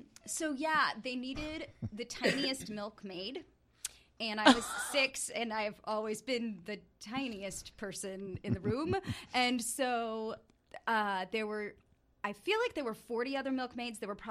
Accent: McAllen, Texas, United States; I am from McAllen, Texas, which is the bottom.

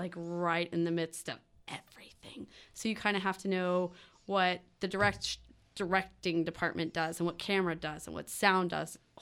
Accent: Austin, Texas, United States; I'm a unicorn. I'm from Austin.

